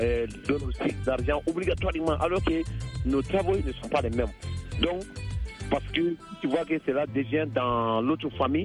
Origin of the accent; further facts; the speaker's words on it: Mali; chez nous en Afrique, précisément chez nous au Mali ici